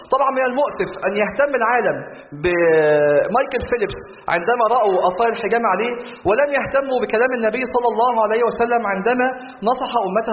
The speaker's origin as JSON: {"language": "Arabic", "country": "Egypt", "said": "فالطبيعي طبعا الناس اللي عايشين في الوادي زي عندنا في مصر"}